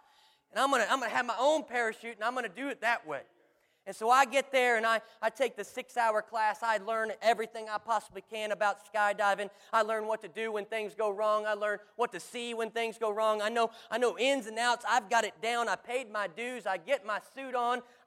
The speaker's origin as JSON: {"language": "English", "region": "Missouri", "country": "United States", "said": "I'm from Missouri, and we went there at 8 o'clock in the morning."}